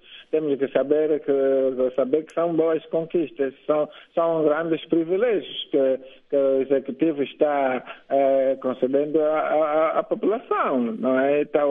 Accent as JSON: {"language": "Portuguese", "country": "Angola", "said": "Eu, como angolano, fiz tudo para poder vir em Angola. Tinha que encontrar as vias mais humanas, mais sublimes, mais políticas, não é? Que coadunam também com o próprio contexto atual, para poder vir na minha terra."}